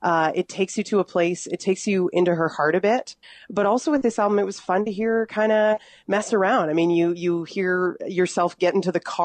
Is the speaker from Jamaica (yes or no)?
no; Mississauga, Ontario, Canada; when I was living just outside of Toronto, because I'm born and raised in Mississauga.